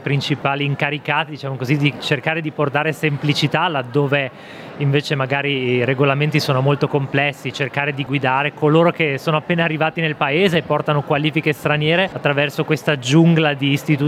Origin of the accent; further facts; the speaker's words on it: Trentino-Alto Adige, Italy; now in Germany; Io vengo dall'Alto Adige, in realtà ho avuto un, diciamo così, forse un canale migratorio un po' privilegiato perché mia madre viene dalla Germania, quindi diciamo così ho sempre avuto una sorta di legame con il paese, anche se in primo luogo insomma mi sento italiano indubbiamente